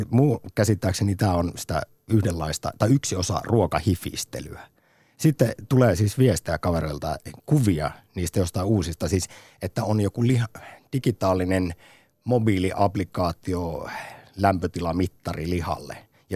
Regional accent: Jyväskylä, Central Finland, Finland; Sitten omassa kotikaupungissani Jyväskylässä, siellähän on tämä taksari

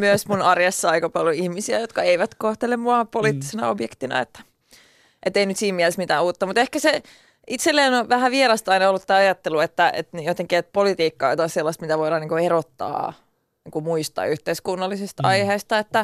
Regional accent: Turku, Southwest Finland, Finland; accent: Turku dialect; niin mä sanoisin niin kuin mun turkulaisella murteella, tai se ei ole edes mikään voimakas murre itse asiassa

